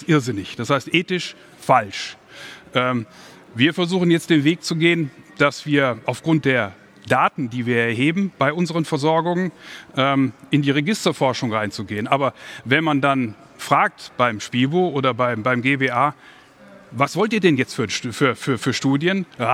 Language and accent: German; Kassel, Hesse, Germany